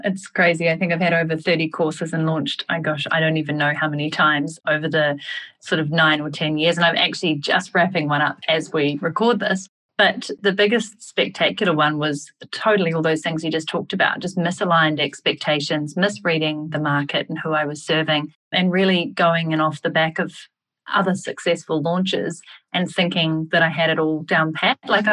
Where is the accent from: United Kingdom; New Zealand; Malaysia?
New Zealand; I am a New Zealander, in case people didn't pick up the accent.